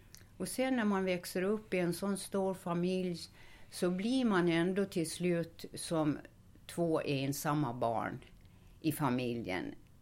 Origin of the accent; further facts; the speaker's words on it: Slite, Gotland, Sweden; Jag kommer ju från Slite som var Köping. Och där bodde ungefär 2000 personer. Och de flesta arbetade vid cementfabriken.